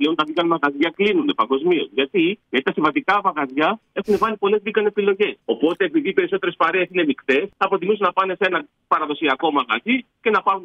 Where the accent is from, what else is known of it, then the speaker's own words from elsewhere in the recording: Greece; Η κουζίνα μας από μόνη της, αν και το έχουμε ξεχάσει πλέον σαν Έλληνες, είναι από μόνη της 60% vegan.